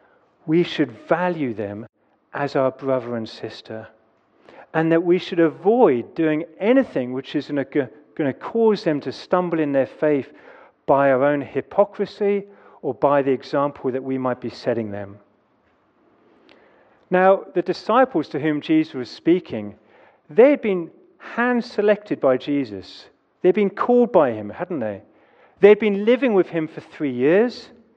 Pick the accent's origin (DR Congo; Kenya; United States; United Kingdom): United Kingdom; And so breaking news this morning, being British doesn't qualify us to be in God's kingdom.